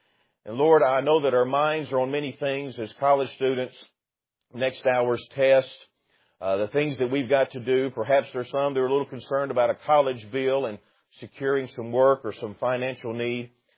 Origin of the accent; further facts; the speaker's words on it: Alabama, United States; I was raised in Alabama, and so we were visiting with them for a little while